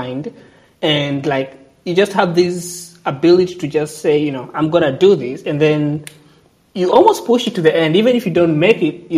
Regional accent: Kenya; even for me as a Kenyan, I'll be like, wow, you know, that takes a lot of guts.

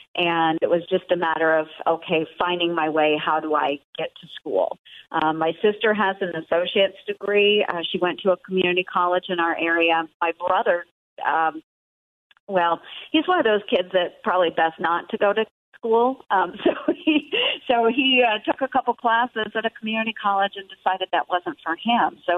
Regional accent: Iowa, United States; especially where I'm from Southwest Iowa, a very rural county. We have just a little over 10,000 folks that live in my county. Most of them will reside in the county seat there where I live in Red Oak.

